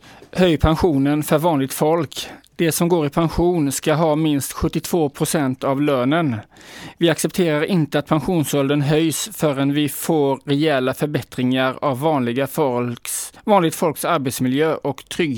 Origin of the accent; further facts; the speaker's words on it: Kronoberg County, Sweden; Och nere i Kronoberg där jag växte upp